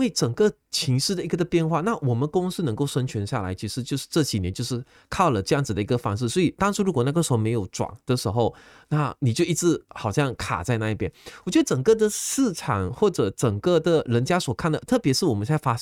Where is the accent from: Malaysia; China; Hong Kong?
Malaysia; 就好像我是一个马来西亚人，当我到英国去教课的时候，我就发现原来他们对我们马来西亚的文化是